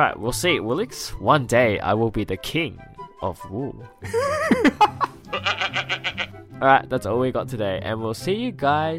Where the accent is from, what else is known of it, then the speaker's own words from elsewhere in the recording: Australia; I'm Australian.